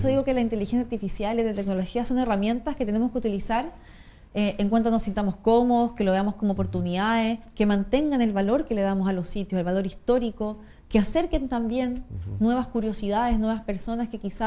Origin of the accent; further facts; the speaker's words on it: Santiago, Santiago Metropolitan Region, Chile; Y esa es una experiencia que yo soy santiaguina, que yo no vivo